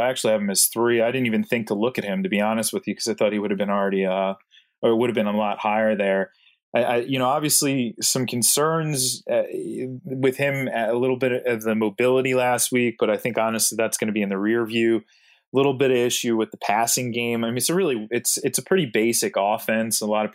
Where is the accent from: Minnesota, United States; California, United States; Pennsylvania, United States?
Pennsylvania, United States; Philadelphia; But as a Philadelphian, I know this defense well, and I know that they can be taken advantage of.